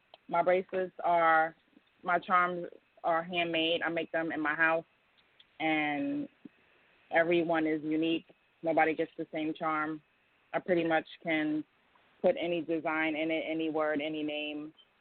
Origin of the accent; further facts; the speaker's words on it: Queens, New York, United States; now in Pennsylvania, United States; I'm calling from Pennsylvania, but I'm from Queens, New York.